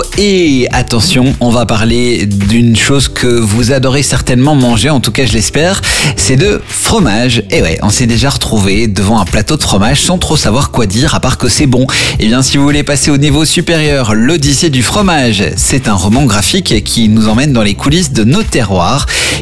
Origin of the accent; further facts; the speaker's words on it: Belgium; nous, en tant que Belges, on n'est pas difficile, on aime tout, hein